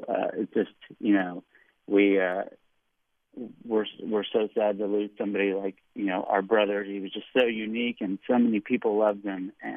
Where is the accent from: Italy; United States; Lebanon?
Lebanon; Our family is Lebanese. We come from Lebanon